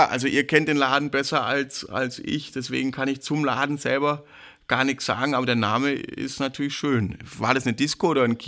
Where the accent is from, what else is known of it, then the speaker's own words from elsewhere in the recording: Baden-Württemberg, Germany; Ich bin ja Schwabe, dachte ich, das könnte eine Schwäbin sein.